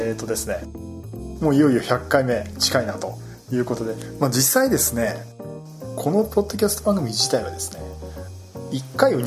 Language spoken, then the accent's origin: Japanese; Yokohama, Kanagawa, Japan; 98年っていうと、私地元横浜なんですけど、